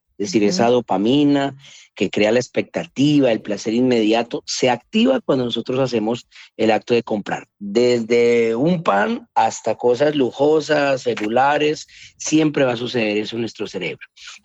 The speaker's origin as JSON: {"language": "Spanish", "town": "Cali", "region": "Valle del Cauca", "country": "Colombia", "tie": "born or raised there", "said": "hoy me encuentro en mi tierra, Cali, Colombia. Así que estamos muy felices hoy por estar transmitiendo desde acá, poder acercarnos a las personas desde mi país natal."}